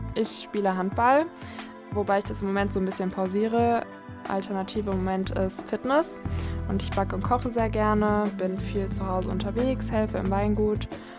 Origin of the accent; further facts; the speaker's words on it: Börrstadt, Rhineland-Palatinate, Germany; Ich komme aus Börstadt, genau, und Bad Kreuznach liegt da gar nicht so weit weg.